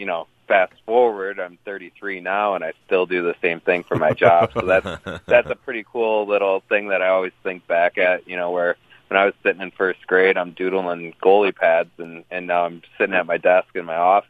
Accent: Detroit, Michigan, United States; Well, I grew up in the Metro Detroit area. So I played, you know, hockey in the Metro Detroit area

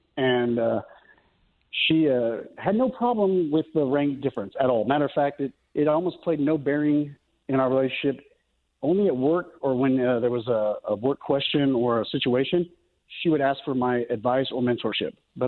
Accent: Mesa, Arizona, United States; As the sun was setting, we married in my hometown, Mesa, Arizona, and then we drove back the very next morning.

